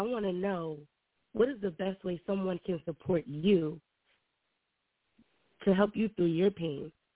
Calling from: New Jersey, United States; I'm calling from Jersey.

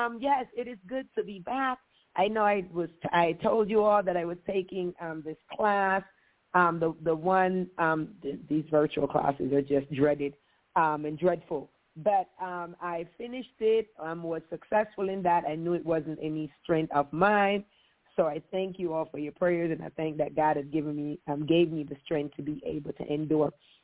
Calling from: Maryland, United States; I'm calling from the Maryland, D.C., Virginia

